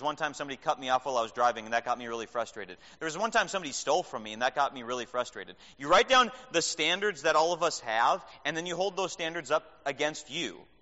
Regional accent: Minnesota, United States; I grew up in Minnesota, where we had a city called St. Paul.

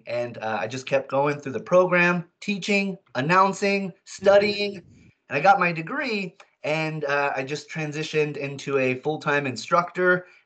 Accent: Cañon City, Colorado, United States; I'm from Canyon City, or that's where I went to high school at.

